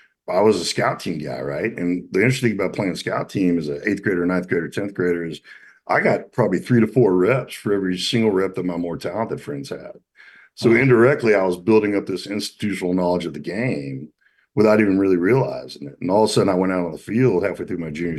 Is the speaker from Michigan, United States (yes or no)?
no; Little Rock, Arkansas, United States; I grew up in Little Rock, Arkansas, in an amazing family that endured tremendous adversity.